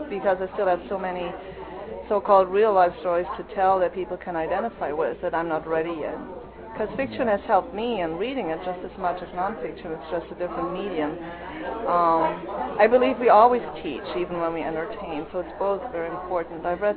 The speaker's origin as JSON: {"language": "English", "country": "Germany", "tie": "born or raised there", "said": "as I grew up in Germany, we have very well-developed conscience when it comes to the environment"}